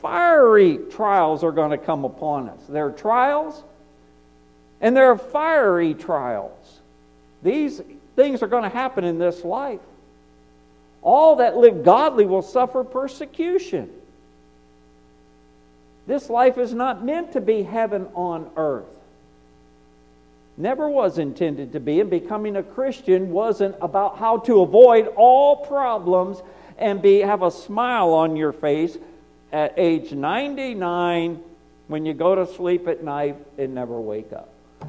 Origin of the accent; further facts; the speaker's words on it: Texas, United States; also born or lived in Ohio; Move around, you know, growing up in Texas and later up in Ohio. But as I began to move around, and I'm preaching in Tennessee